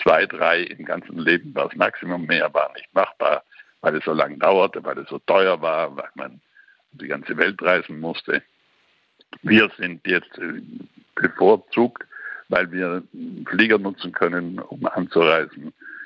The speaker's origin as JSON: {"language": "German", "region": "Trentino-Alto Adige", "country": "Italy", "tie": "born or raised there", "said": "ich bin ja in Südtirol im Füllnestal aufgewachsen, in einem tiefen, düsteren, finsteren Tal."}